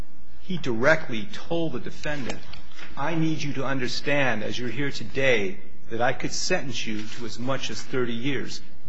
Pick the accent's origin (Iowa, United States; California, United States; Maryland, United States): California, United States; I'm from Orange County.